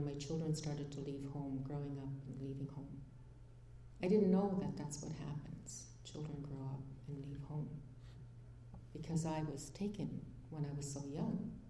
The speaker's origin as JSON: {"language": "English", "region": "Saskatchewan", "country": "Canada", "tie": "born there", "said": "I'm a residential school survivor. I was born in Standing Buffalo Reserve in Saskatchewan, which is just about an hour northeast of Regina. I went into residential school when I was 6 years old."}